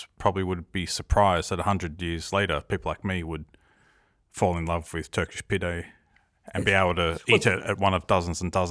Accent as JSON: {"language": "English", "country": "Australia", "said": "I'm just pointing out, as an Australian, it's a strange foundational myth."}